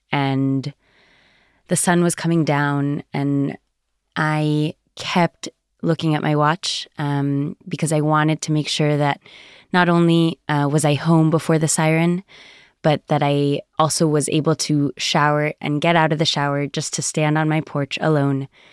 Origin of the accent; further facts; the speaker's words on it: United States; I grew up in the United States in a South American home, very Zionist and liberal.